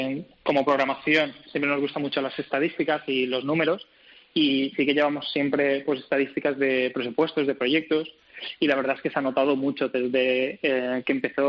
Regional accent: Balearic Islands, Spain; also born or lived in London, United Kingdom; Y siempre me pasaba de cuando volvía a Mallorca, de donde yo soy, pues siempre me encontraba con problemas de encontrar pistas deportivas.

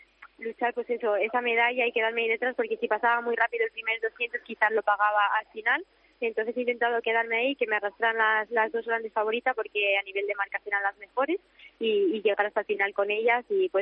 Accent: La Solana, Castilla-La Mancha, Spain; Pues sí, no sé, la verdad es que no tengo ni idea, pero a mí me gusta mucho mi pueblo, la torre de mi pueblo me encanta.

